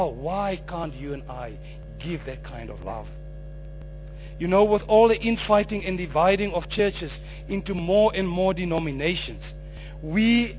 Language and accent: English; Rehoboth, Hardap, Namibia; I'm coming from Rehoboth, a little town south from here.